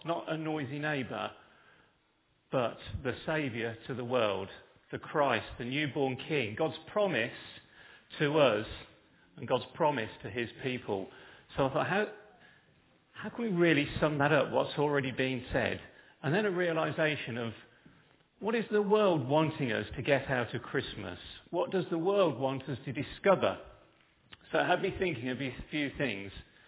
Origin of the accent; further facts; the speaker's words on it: Yorkshire and the Humber, United Kingdom; I come from North Yorkshire, where my mum comes from